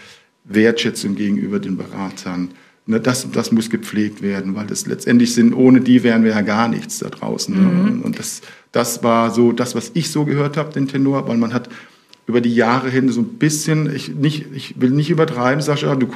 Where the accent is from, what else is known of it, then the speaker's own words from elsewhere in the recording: Hamburg, Germany; ich bin ein Hamburger, beziehungsweise komme aus der Nähe von Hamburg.